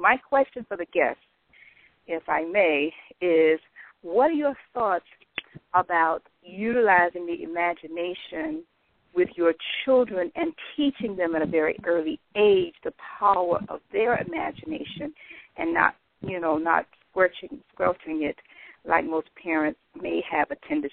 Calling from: Miami, Florida, United States; I'm calling from Miami, Florida

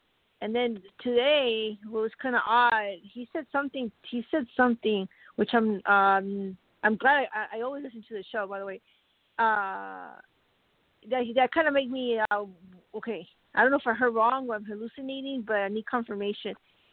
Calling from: Arizona, United States

